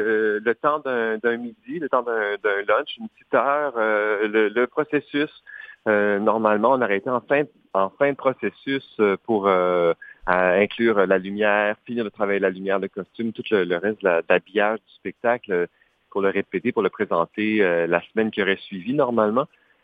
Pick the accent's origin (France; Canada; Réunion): Canada; Saskatoon, Saskatchewan; dans le théâtre communautaire de la ville où j'ai grandi, en Saskatchewan, à Saskatoon, le théâtre communautaire La Troupe du Jour.